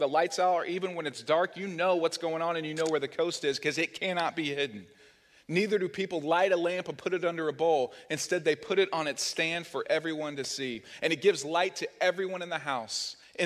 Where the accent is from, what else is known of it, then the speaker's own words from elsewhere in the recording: Oklahoma, United States; So I grew up in Oklahoma, but I loved lighthouses as a kid.